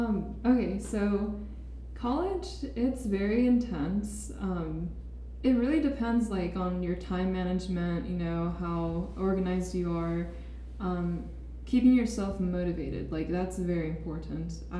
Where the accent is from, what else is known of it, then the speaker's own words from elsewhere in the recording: United States; accent: American; my accent I have a very heavy American accent when I speak it.